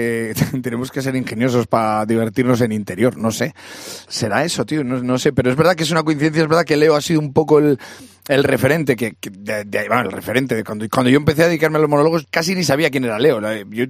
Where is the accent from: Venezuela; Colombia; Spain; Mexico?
Spain; Casasola de Arión, Castile and León; Toro, que es un pueblo de Zamora, y Tordesillas, que es un pueblo de Valladolid, pues ahí en el medio está mi pueblo, se llama Casasola de Arión. Y claro, pues si naces en un pueblo muy pequeño que se llama Casasola